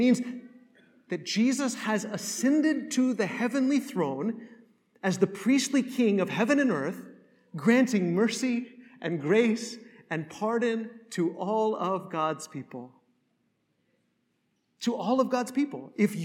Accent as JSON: {"language": "English", "country": "United States", "said": "First and foremost, yes, I'm an American"}